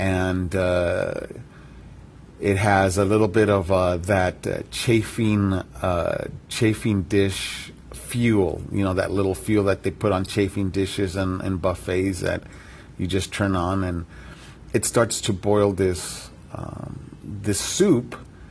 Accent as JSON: {"language": "English", "town": "Glendale", "region": "California", "country": "United States", "tie": "born there", "said": "I was born in Glendale in 1973, and I've seen this area grow tenfold"}